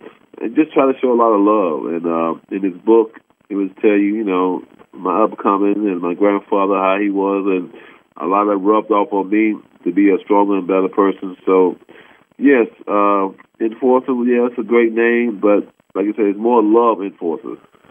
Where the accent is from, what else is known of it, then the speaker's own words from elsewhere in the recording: Ohio, United States; I'm from Ohio, so.